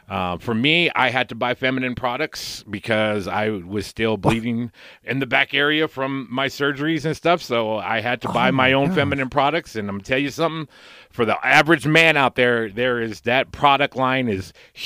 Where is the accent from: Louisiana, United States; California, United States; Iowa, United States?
California, United States; I talk about how I was raised in the Bay Area. So, like, I'm probably the first Hawaiian comedian who hasn't performed in Hawaii yet.